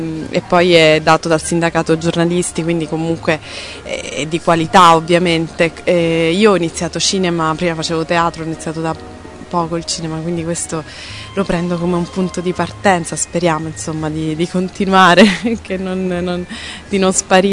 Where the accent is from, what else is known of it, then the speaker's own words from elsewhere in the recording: Sicily, Italy; dato che sono siciliana, insomma sono un po' scaramanti.